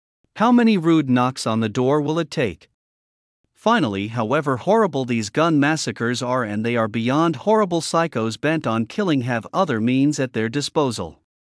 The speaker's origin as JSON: {"language": "English", "region": "Michigan", "country": "United States", "tie": "born or raised there", "said": "In the neighborhood I grew up in Michigan in the 1950s and 1960s, almost every father was a veteran of World War II or the Korean War."}